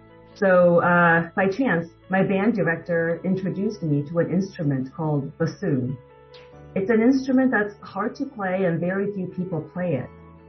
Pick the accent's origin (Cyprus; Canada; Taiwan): Taiwan; Keelung; now in United States; I grew up in Geelong, Taiwan.I lived there with my grandmother and my aunt and uncle for almost 12 years.